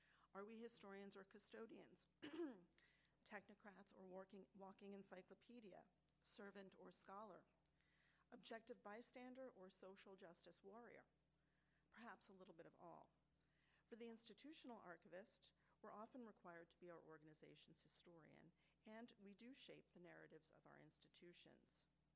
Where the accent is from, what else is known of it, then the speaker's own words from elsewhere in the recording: Iowa City, Iowa, United States; I hope everybody's been enjoying Iowa City. It happens to be my hometown.